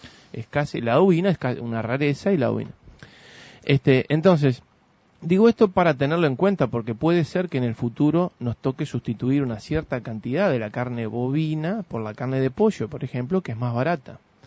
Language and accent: Spanish; Uruguay; Y como uruguayos, si hay algo de lo que estoy orgulloso es cómo cumplimos eso.